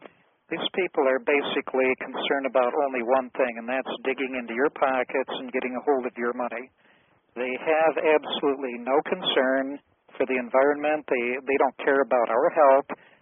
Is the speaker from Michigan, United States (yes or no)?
yes; Grosse Pointe, Michigan, United States; also born or lived in Detroit / Dearborn; I was basically born in Detroit, in East Detroit. I grew up in Dearborn for about 5 years, Dearborn. Our family moved to Grosse Pointe.